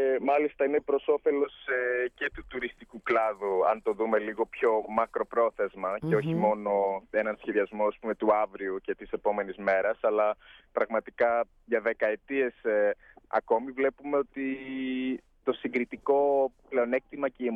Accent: Manhattan, New York, United States; Greek is a second language; Είμαι Αμερικανός από την Νέα Υόρκη, από το Μανχάταν.

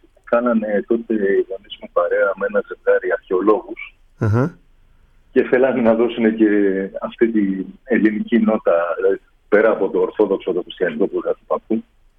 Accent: Aegina, Attica, Greece; also born or lived in Athens; Εγώ καταρχάς γεννήθηκα στην Αθήνα και μεγάλωσα στην Αίγινα.

